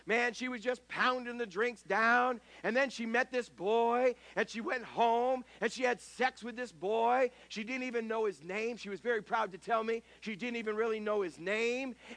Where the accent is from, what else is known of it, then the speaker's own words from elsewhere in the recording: New England, United States; Well, I grew up in the New England area, and I used to work midnight to six shift at Mr. Donuts in Gardner, Massachusetts.